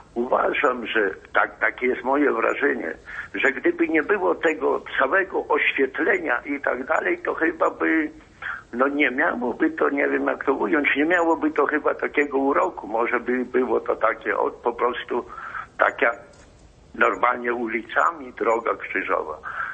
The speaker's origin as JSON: {"language": "Polish", "town": "Białystok", "region": "Podlaskie Voivodeship", "country": "Poland", "lives_now": "Płock, Poland", "said": "jestem z Białegostoku."}